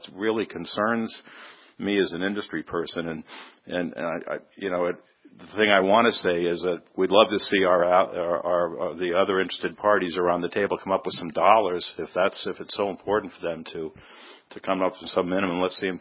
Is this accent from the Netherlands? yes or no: no; Portland, Maine, United States; from Portland, Maine, here for Ocean Spray Partnership and Atlantic Frost Seafood.